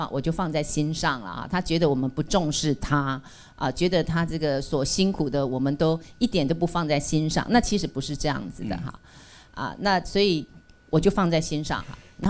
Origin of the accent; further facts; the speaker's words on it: China; 那你知道我们中国人讲孝顺哈